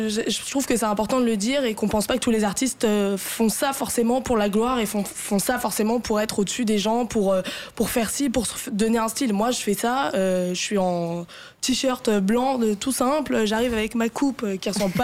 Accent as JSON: {"language": "French", "town": "Paris", "region": "Île-de-France", "country": "France", "said": "moi, en plus, par exemple, je suis parisienne"}